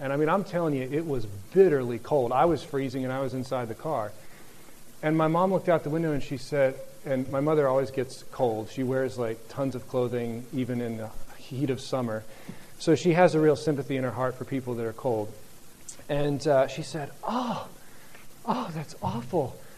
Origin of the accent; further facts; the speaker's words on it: Pennsylvania, United States; I'll never forget, I grew up in Pennsylvania, and so in the United States, and so in the winter, it would often regularly be below freezing when I went to school in the wintertime.